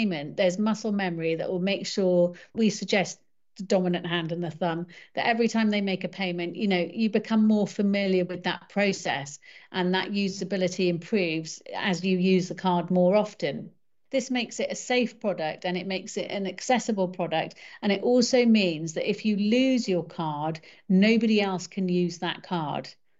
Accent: Wales, United Kingdom; Talu means pay in Welsh, and I'm from Wales. I'm based just outside Cardiff.

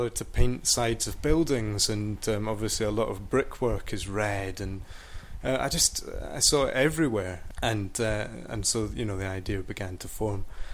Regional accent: Edinburgh, Scotland, United Kingdom; Well, I live in Leith, and I'm from that part of town originally. I've spent the majority of my life living in the kind of northeast of Edinburgh

